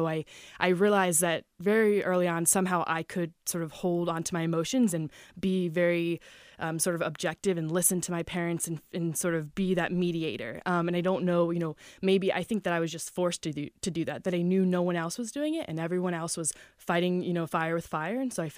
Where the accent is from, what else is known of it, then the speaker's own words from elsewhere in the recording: Pennsylvania, United States; Yeah, so Lancaster County, the thing I always tell people is, no, I'm not Amish